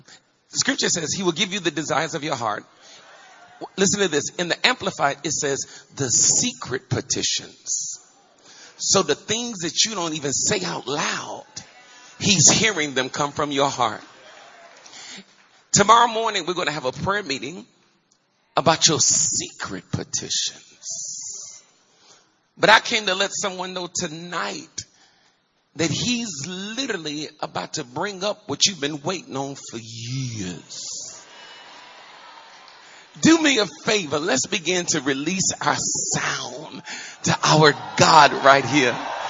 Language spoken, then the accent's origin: English; Chicago, Illinois, United States; So for some of y'all, as I said, I'm from Chicago.